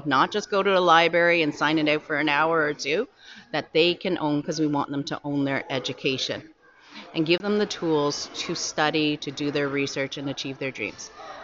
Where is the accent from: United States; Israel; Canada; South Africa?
Canada; I'm born and raised in Canada. My father is from Jamaica and lived there till he was 26.